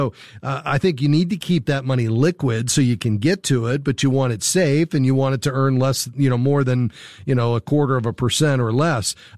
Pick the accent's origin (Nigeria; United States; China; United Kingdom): United States; Fort Lauderdale, Florida; To Fort Lauderdale, my hometown.